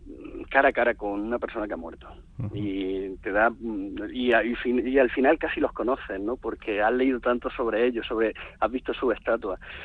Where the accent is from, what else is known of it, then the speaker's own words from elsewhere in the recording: Spain; Somos 20 investigadores españoles